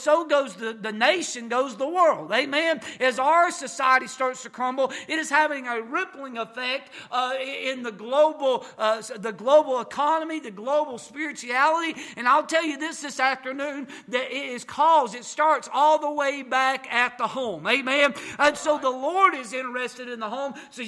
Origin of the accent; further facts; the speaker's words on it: Appalachia, United States; Now look, I'm from Appalachia, me and Brother John, and I know how that we say it back home, Malon and Chilion.